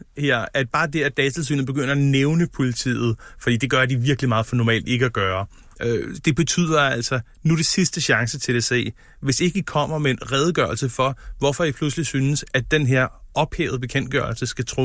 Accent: Helsingør, Capital Region of Denmark, Denmark; jeg er fra Helsingør oprindeligt

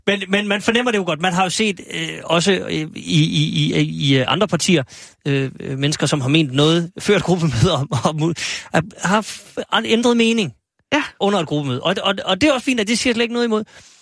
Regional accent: Aalborg, North Denmark Region, Denmark; born there; De var i Aalborg, min fødeby.

